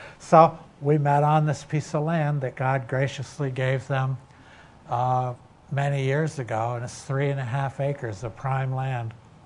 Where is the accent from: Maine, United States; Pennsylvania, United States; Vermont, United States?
Vermont, United States; I'm from Vermont.